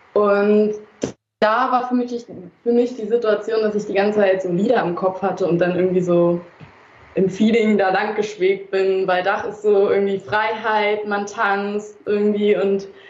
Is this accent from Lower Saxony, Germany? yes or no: no; Berlin, Germany; born there; aus Berlin, in Berlin geboren sogar.